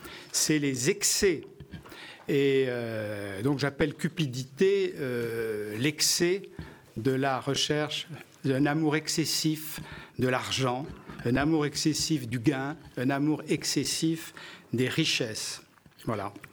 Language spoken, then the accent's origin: French; Saint-Jean-de-Luz, Nouvelle-Aquitaine, France; born there; moi je suis basque, je suis né à Saint-Jean-de-Luz, et de l'autre côté de la frontière